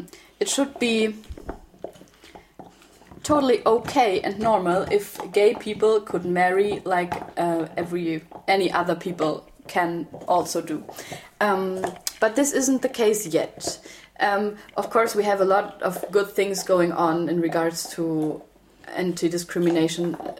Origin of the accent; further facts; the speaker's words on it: Germany; English is a second language; Because I'm from Germany